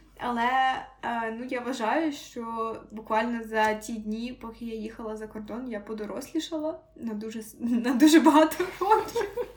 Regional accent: Vinnytsia, Vinnytsia Oblast, Ukraine; Я з Вінниці, у нас поряд кордон з Молдовою

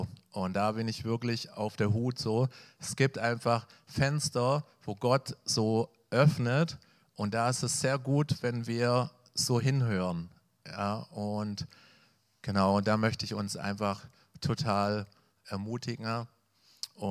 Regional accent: Erfurt, Thuringia, Germany; Also ich komme ja aus Erfurt, in dieser Plattenbausiedlung, wo ich lebe.

